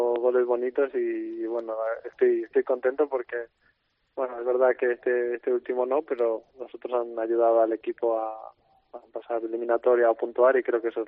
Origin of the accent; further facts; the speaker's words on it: Santiago de Compostela, Galicia, Spain; La verdad que sí, a mí me gusta mucho, pero claro, que voy a decir, soy de allí.